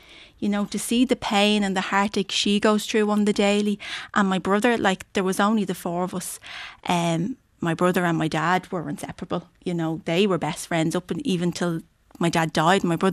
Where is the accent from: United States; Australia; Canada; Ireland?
Ireland; We're an Irish nation, you know.